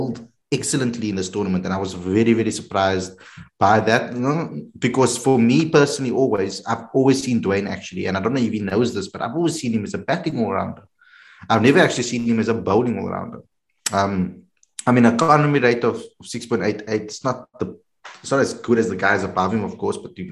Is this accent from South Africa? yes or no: yes; South Africa; That was a major shock for me as a South African cricket fan